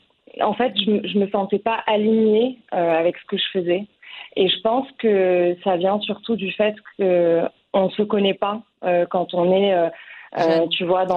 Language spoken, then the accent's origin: French; Morocco; moved away as an adult; now in France; je suis née au Maroc, j'ai fait mes études au Maroc jusqu'à ma prépa. Et ensuite, je suis venue en France pour intégrer une école de commerce.